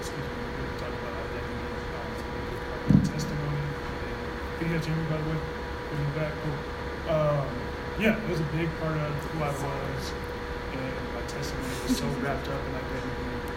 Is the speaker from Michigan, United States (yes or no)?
no; California, United States; So both Daniel and I, we grew up in Florida, California, Southern California, very boring city, deserty.